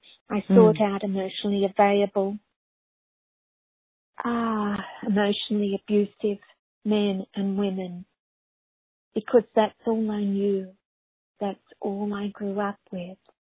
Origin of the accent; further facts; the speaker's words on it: Australia; I was raised in Australia with addicts, alcoholics as parents and family.